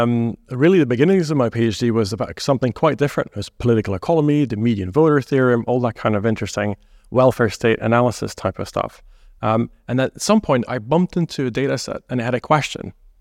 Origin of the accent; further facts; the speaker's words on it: Belgium; English is a second language; moved away as an adult; also born or lived in United States; Oh, well, I'm from Belgium. I grew up there and then did part of my economic studies in Belgium, but then quite quickly actually left for the United States